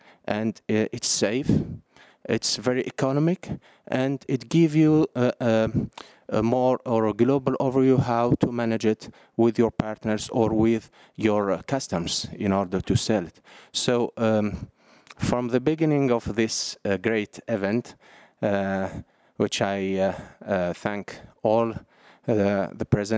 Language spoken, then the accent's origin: English; Tunisia; English is a second language; I introduce myself … I come from Tunisia, North Africa